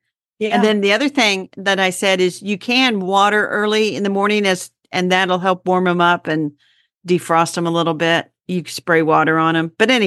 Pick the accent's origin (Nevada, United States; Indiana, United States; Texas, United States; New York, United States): Indiana, United States; Indianapolis